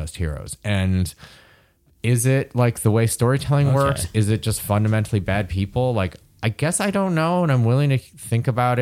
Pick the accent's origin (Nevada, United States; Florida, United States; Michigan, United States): Michigan, United States; I remember watching that because I grew up in Michigan, right?